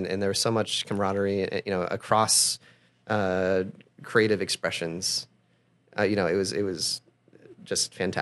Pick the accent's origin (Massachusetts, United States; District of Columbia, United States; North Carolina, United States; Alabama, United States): Massachusetts, United States; North Attleboro; I grew up in North Attleboro.